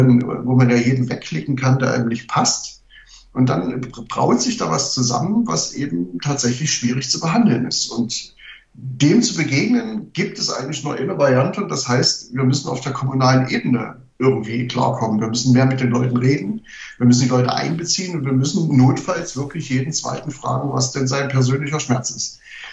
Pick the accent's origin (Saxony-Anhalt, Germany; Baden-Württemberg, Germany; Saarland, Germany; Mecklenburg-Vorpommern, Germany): Saxony-Anhalt, Germany; Sag mal, die Zahlen in Sachsen-Anhalt, wo ich herkomme, haben in dieser Zeit, statistisch gesehen jeder Arbeitsfähige 4,5 Mal sein Berufsfeld gewechselt.